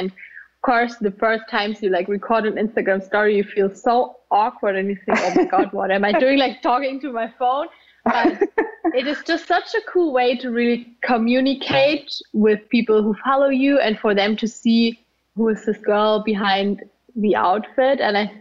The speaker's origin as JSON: {"language": "English", "country": "Germany", "tie": "born or raised there", "also_born_or_lived": "Ukraine", "said": "So I was born in Ukraine, actually. So Eastern Europe, but I moved to Germany when I was like in the age of 7. So I would consider this definitely my home, but yeah, I have some different roots."}